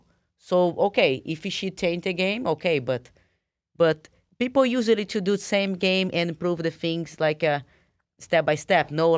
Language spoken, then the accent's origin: English; Brazil; English is a second language; Because I'm from Brazil, when I was in my state fighting, I was training a lot.